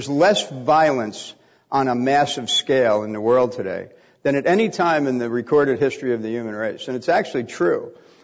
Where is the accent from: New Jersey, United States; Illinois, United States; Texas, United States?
New Jersey, United States; Bayonne; You know, I grew up in Bayonne, New Jersey, and at the height of the Cold War, when the possibility of a nuclear exchange with the Soviet Union actually felt real.